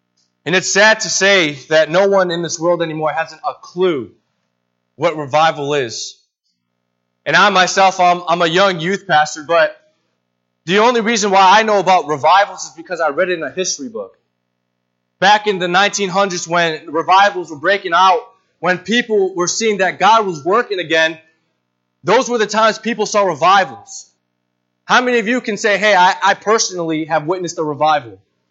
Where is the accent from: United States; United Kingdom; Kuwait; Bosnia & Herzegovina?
United States; New England; I am from New England, so I'm a New England Patriots fan.